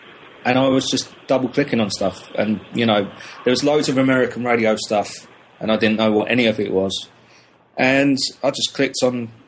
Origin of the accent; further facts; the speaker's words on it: London, United Kingdom; I'm from London, or London, England, as Americans insist on calling it, just in case anyone gets confused.